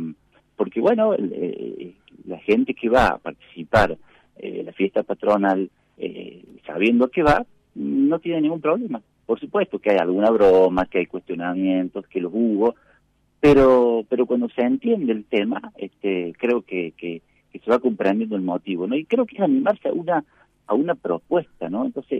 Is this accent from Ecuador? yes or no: no; Córdoba, Argentina; vos sos de Córdoba también